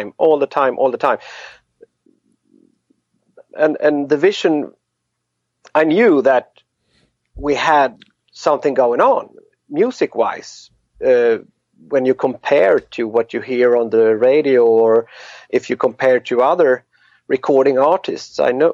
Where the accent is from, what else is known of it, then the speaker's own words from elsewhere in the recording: Varberg, Halland County, Sweden; our rehearsal studio was in the harbor in Sweden, in my hometown in Varberg